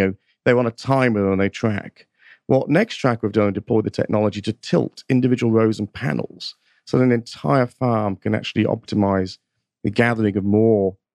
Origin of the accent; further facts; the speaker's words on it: Northampton, East Midlands, United Kingdom; So I'm from Northampton, England. I actually started my career in supply chain.